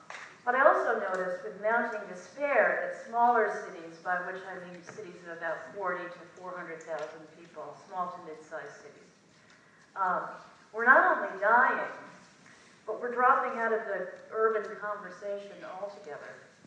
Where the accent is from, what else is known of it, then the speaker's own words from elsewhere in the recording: Syracuse, New York, United States; also born or lived in Rochester / Albany / Detroit; I grew up in the Syracuse area, and I spent many years in Rochester, New York, Albany, New York, and the mothership, the Rust Belt mothership of Detroit.